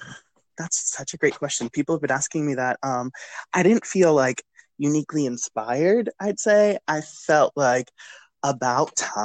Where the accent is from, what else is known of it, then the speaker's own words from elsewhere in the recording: Lancaster, Pennsylvania, United States; now in Boston, United States; Yes. I grew up in Lancaster, Pennsylvania.